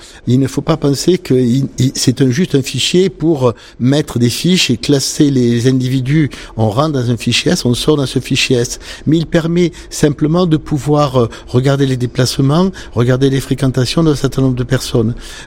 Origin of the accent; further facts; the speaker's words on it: France; Nous sommes Français et nous savons toute la diversité de nos régions.